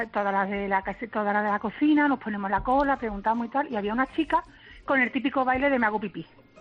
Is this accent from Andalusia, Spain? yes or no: yes; Jerez de la Frontera, Andalusia, Spain; Yo soy de Jerez, la feria de Jerez.